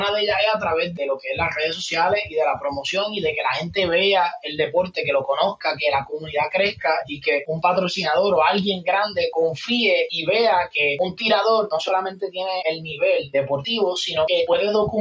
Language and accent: Spanish; Puerto Rico; yo soy un competidor de Puerto Rico, clase